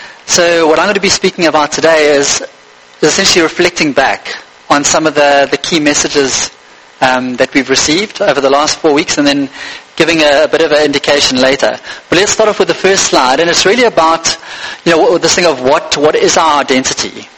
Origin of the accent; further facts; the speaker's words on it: Scotland, United Kingdom; in my case, I'm Scottish